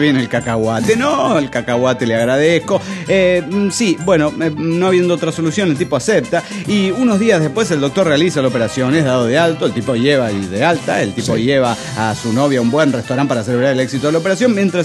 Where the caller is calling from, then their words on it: Oaxaca, Mexico; de Oaxaca.